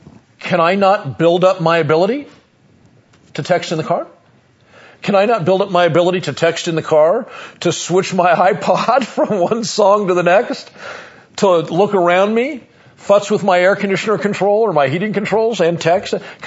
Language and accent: English; Los Angeles, California, United States; And I got to tell you, now I come from Los Angeles. No shortage of crazy, insane speeding drivers in Los Angeles. But I've lived out here for quite some time